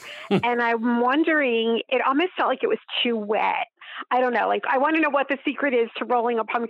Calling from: Pennsylvania, United States; Outside of Philadelphia.

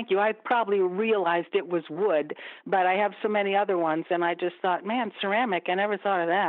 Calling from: Fairlawn, United States; from Fairlawn, talking to my two favorite people.

